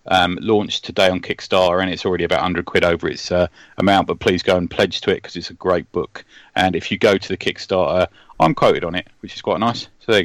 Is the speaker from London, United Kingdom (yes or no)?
yes; London, United Kingdom; Being a Londoner, I have a problem with this, Mr. Ali, because that is not Big Ben.